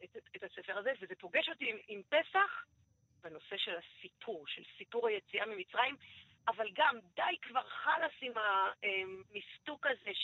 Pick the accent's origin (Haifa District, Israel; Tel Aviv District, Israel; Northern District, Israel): Tel Aviv District, Israel; Herzliya; חזרתי בתשובה, גדלתי בהרצליה.